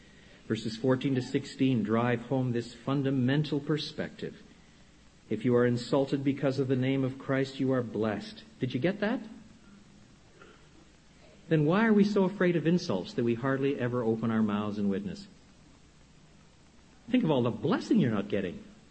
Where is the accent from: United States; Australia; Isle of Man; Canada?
Canada; French Canada; When I was a boy growing up in French Canada, it was common for those who were converted to lose their businesses.